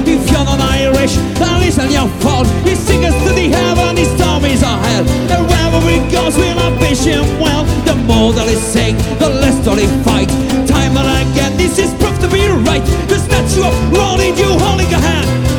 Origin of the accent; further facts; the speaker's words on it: Arlon, Luxembourg, Belgium; on vient du coin d'Arlon.